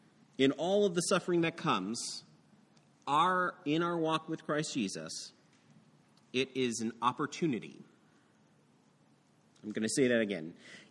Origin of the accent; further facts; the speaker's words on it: Ireland; I'm Irish, so I have to actively push away from that kind of reaction to suffering.